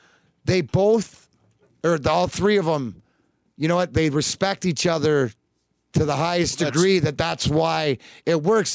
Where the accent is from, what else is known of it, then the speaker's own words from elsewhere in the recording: Detroit, Michigan, United States; also born or lived in Canada; I'm like Detroit stepkid, being from across the pond and being Canadian, but growing up sort of here.